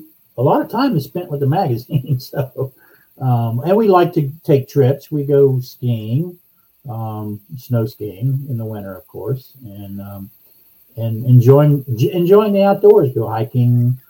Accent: Atlanta, Georgia, United States; I grew up in Atlanta. I guess my cognitive years were spent in Atlanta, my college years in Atlanta.

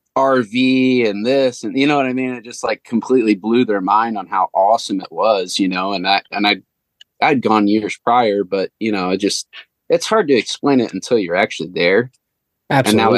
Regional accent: Ohio, United States; And, you know, Eric's from Ohio. I'm from Ohio.

